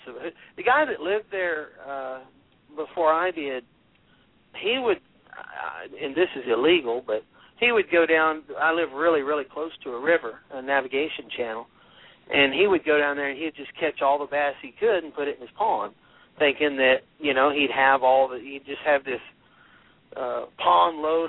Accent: Texas, United States; I'm originally from Texas, and yeah, Texas, there's no such thing as a pond in Texas.

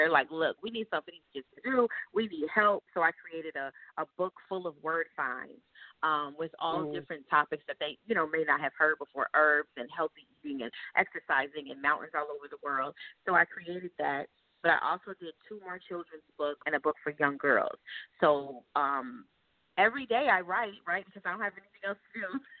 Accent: New York, United States; So I go to schools a lot because I'm from New York. I started with New York, going back to my old elementary school

